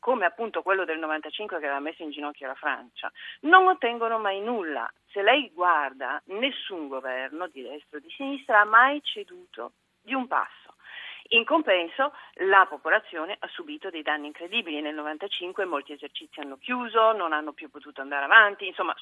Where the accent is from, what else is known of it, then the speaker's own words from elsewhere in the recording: Rome, Lazio, Italy; Sono romana.